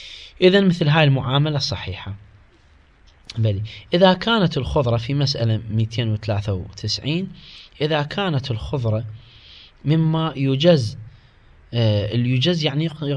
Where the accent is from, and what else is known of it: Iraq